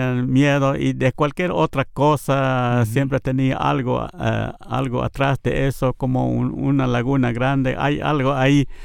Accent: Chaco Central, Paraguay; tengo 65 años y soy casado, tengo 3 hijos, soy paraguayo. Pero en realidad soy Nivaclé, de origen, y estamos en el Chaco Central, ahí tenemos nuestra casa.

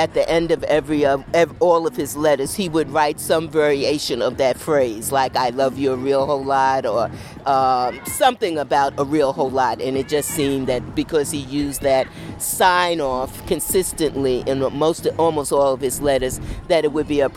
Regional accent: New York City, New York, United States; moved away as an adult; now in Albany, United States; I was born in New York City. I grew up in the Bronx, and I moved here to Albany in 1975 to work.

